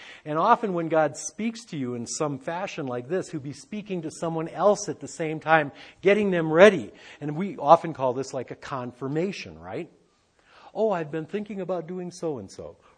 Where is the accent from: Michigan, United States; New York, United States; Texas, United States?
Michigan, United States; Detroit; Where better than Detroit, Michigan, my hometown?